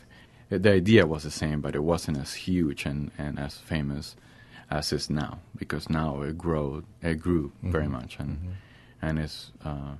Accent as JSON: {"language": "English", "country": "Venezuela", "said": "A lot of people confuse when they ask me, where are you from? And I said, Venezuela."}